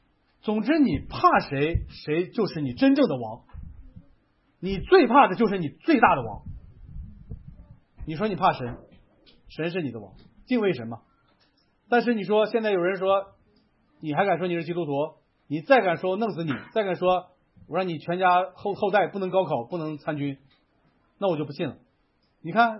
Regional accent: China; 我们也是中国人，我们是这样吗

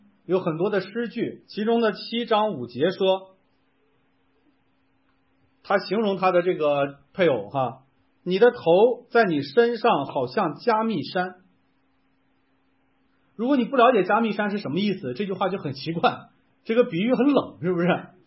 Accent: Linfen, Shanxi, China; also born or lived in Xingtai, Hebei; 我在山西这个临汾长大，我们那个临汾从我小时候记事的时候，他的绰号就叫做花果城，

